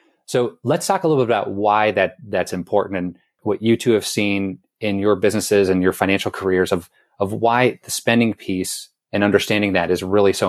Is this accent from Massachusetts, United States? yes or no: no; Canton, Ohio, United States; So I grew up in Ohio where there wasn't much going on.